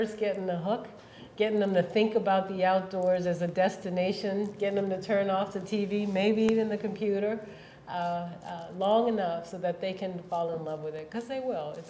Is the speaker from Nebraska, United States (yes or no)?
no; New Orleans, Louisiana, United States; I grew up in the city. I grew up in New Orleans, and I wasn't a camper